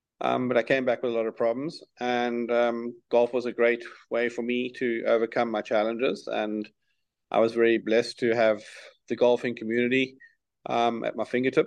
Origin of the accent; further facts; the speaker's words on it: South Africa; moved away; Well, being South African and also holding a British passport, I had the option to leave.